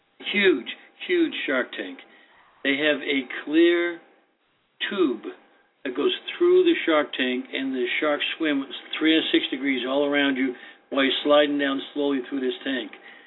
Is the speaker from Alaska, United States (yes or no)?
no; Boston, Massachusetts, United States; When I grew up in South Boston, of course, we were right there by the bay, so we took boats everywhere and all that.